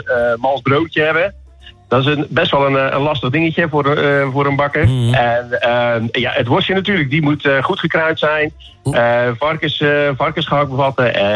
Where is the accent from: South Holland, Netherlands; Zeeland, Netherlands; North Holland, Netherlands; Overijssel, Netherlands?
Zeeland, Netherlands; now in Dongen, Netherlands; we zijn 23 jaar geleden zijn we uit Zeeland verhuisd naar het Brabantse Dongen.